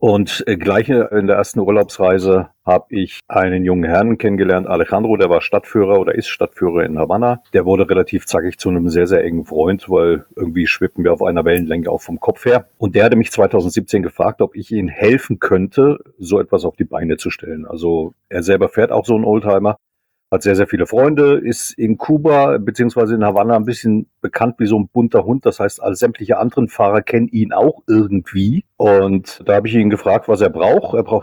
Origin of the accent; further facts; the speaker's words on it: East Germany, Germany; Und da fuchste man sich aber als Ossi relativ schnell, Ex-Ossi